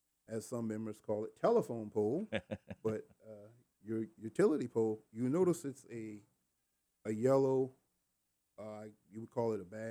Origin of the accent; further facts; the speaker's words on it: the South, United States; Of course, you know, we're from the South. I believe every other household has a chainsaw.